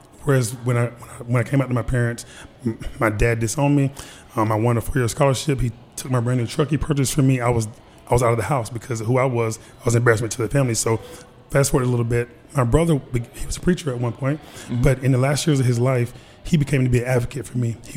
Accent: Georgia, United States; So I grew up in South Georgia.

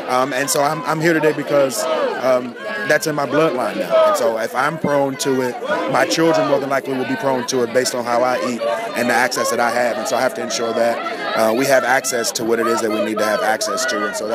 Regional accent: Washington, District of Columbia, United States; I grew up in Ward 7, and my mom was a single mom raising four boys all on her own.

